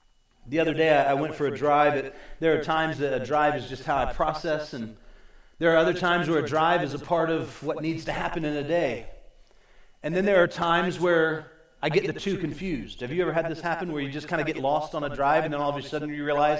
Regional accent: Orlando, Florida, United States; In that moment, I know this city well. I was born and raised here in Orlando

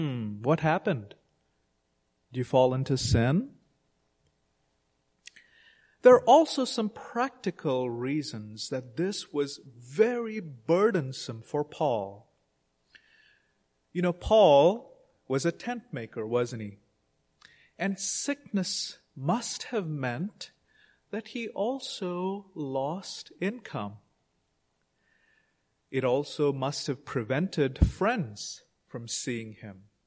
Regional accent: India; growing up in India, I'm sure some of you have heard or all of you have heard about karma.

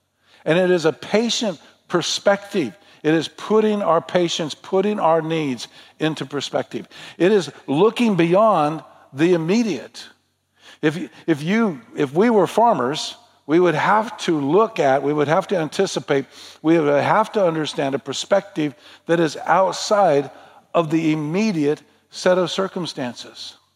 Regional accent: New Mexico, United States; much like where I grew up in New Mexico, where you can look across the horizon for thousands and thousands of miles

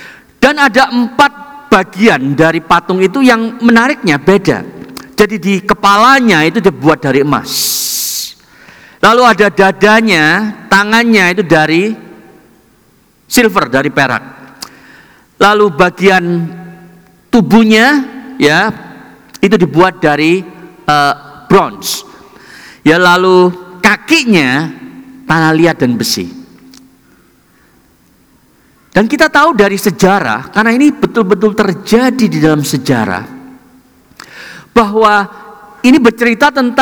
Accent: Indonesia; now in Melbourne, Australia; Kita datang ke Australia, kalau Anda dari Indonesia, dan kemungkinan besar di ibadah Indonesia 99% kita datang dari Indonesia, kecuali Anda sudah lahir di sini.

